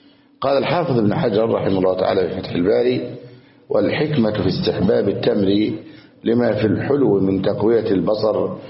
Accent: Egypt; عندنا في مصر

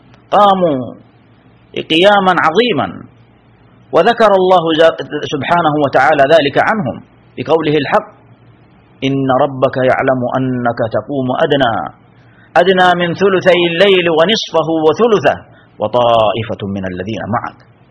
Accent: Saudi Arabia; نحن ولله الحمد والمنة نعيش في بلادنا المملكة العربية السعودية

